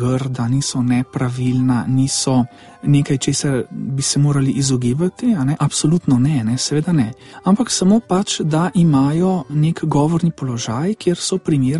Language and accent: Slovenian; Gorica, Gorizia Statistical Region, Slovenia; accent: Karst dialect; first language Karst dialect; jaz sem iz okolice Gorice, kar pomeni, da je moj materni jezik kraško narečje in v svojem okolju seveda upravljam kraško narečje. Skratka, identiteto, da sem torej goričan, mi daja moj prvi materni jezik.